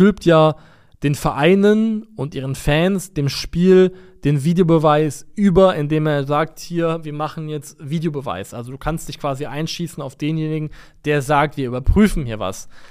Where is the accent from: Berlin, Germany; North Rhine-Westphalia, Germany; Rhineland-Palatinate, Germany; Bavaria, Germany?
Rhineland-Palatinate, Germany; Koblenz; Ist meine Heimat. Also neutral muss man sagen, keine sonderlich coole Stadt, keine sonderlich schöne Stadt. Tut mir leid, liebe Koblenzer. Aber da komme ich her, ne?